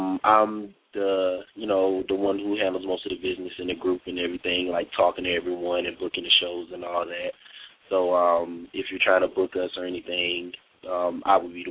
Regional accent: Darlington, South Carolina, United States; I'm from Darlington, South Carolina

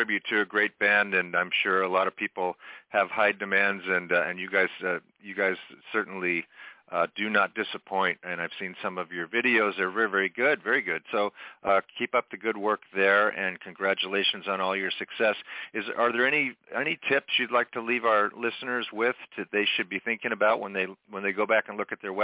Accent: Boynton Beach, Florida, United States; now in Avila Beach, United States; Then I grew up in South Florida in Boynton Beach and Delray Beach.

